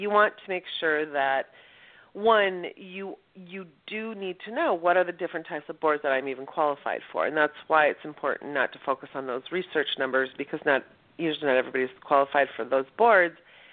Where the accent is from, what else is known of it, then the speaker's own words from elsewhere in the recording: Midwest, United States; now in New York, United States; I'm originally from the Midwest, and I will tell you, serving on a nonprofit board in New York is a whole different beast